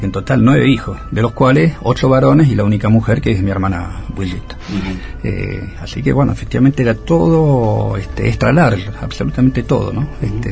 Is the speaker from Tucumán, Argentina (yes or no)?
no; Buenos Aires, Argentina; en casa hablamos en francés, ¿no? En el colegio también, porque íbamos al colegio francés. En el barrio con los otros pibes, no, hablábamos en porteño. Nosotros los más jóvenes, los niños, nos aporteníamos muy rápidamente.